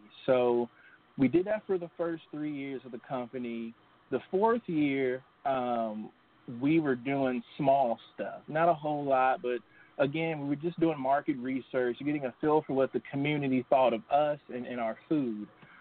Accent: Evansville, Indiana, United States; Yes, Evansville, Indiana, where I was born and raised.

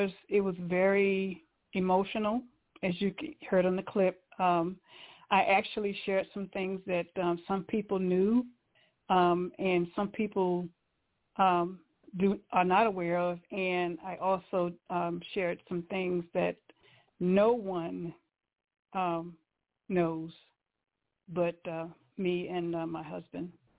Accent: Raleigh, North Carolina, United States; I am from Raleigh, North Carolina.

